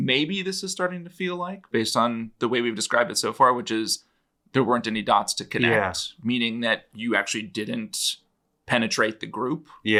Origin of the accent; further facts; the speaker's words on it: United States; as an American, because we don't do this at the CIA.